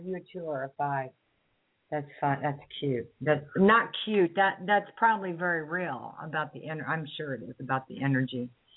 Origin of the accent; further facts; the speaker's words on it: Midwest, United States; And, of course, I'm from the Midwest, so that's just how we did it.